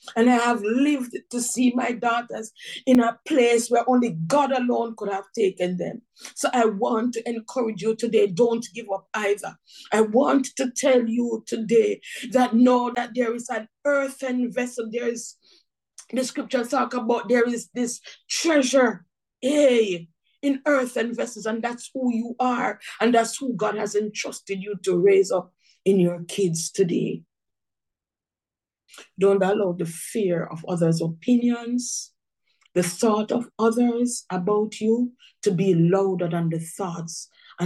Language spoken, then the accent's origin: English; Jamaica; moved away as an adult; I'm a Jamaican by birth, and that's where I lived for many years until 2015.